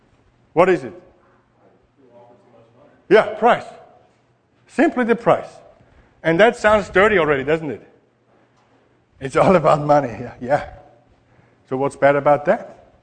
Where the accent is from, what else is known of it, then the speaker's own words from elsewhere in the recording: Austria; English is a second language; I'm from Austria and I'm an economist.